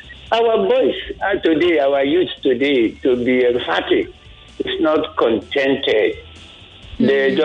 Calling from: Ashese, Nigeria; I'm calling from Ashese.

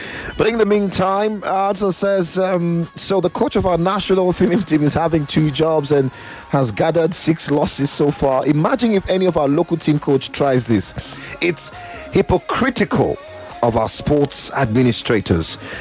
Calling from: Akute, Ogun, Nigeria; from Akute.

